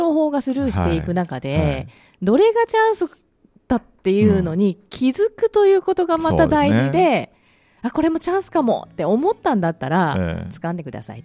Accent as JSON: {"language": "Japanese", "region": "Kagawa", "country": "Japan", "said": "地元は私香川なんですけど"}